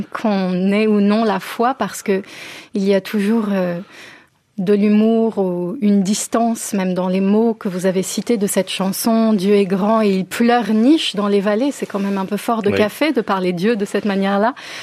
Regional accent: Paris, Île-de-France, France; born there; Moi, je peux dire que je porte peut-être une âme yiddish et pourtant je suis née à Paris.

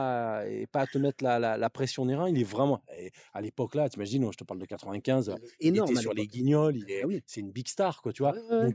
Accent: Hyères, Provence-Alpes-Côte d'Azur, France; De Hyères. Je suis né à Hyères. J'habite un petit village qui s'appelait Leval, au-dessus de Brignoles.

